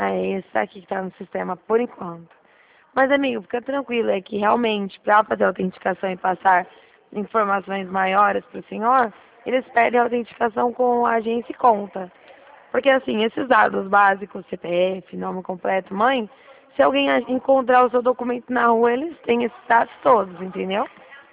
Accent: Dracena, São Paulo, Brazil; Eu sou de São Paulo, Dracena.

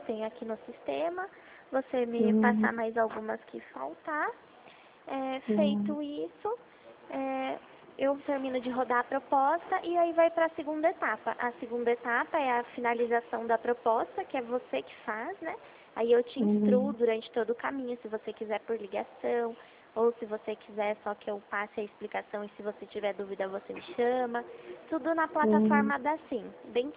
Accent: Itu, São Paulo, Brazil; eu sou de Itu.

